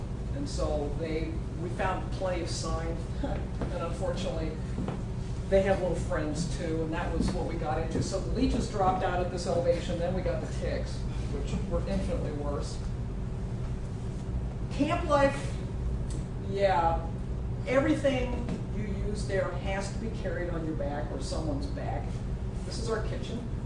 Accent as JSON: {"language": "English", "region": "California", "country": "United States", "said": "I said, Rosicon, I'm from California. It doesn't rain for 6 months."}